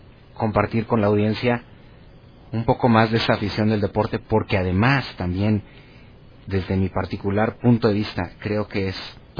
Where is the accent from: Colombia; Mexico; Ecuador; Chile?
Mexico; Mexico City; born there; now in Ciudad Juárez, Mexico; Yo no soy nacido en Ciudad Juárez, yo nací, uh-huh, en el Distrito Federal, pero, uh-huh, me siento juarense, tengo casi 20 años aquí